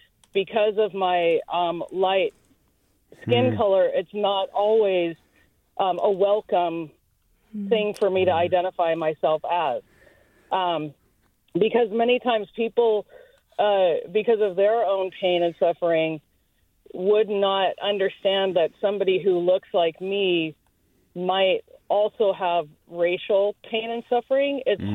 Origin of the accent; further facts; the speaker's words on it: Eugene, Oregon, United States; also born or lived in Chicago; I'm a psychiatrist in the Bay Area, and I grew up mostly in Eugene, Oregon, and also spent summers in Chicago, which was like two completely different worlds.